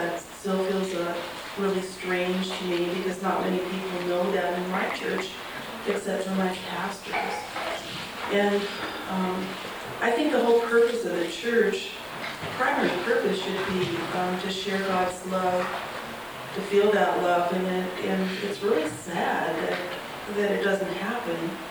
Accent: Minnesota, United States; now in Seattle, United States; I live in Seattle now, but I'm from Minnesota originally. That's why I talk this way.

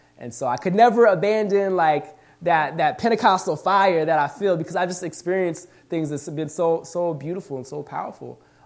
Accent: Minot, North Dakota, United States; So I grew up in Minot, North Dakota, where my family was stationed at the Air Force Base out there.

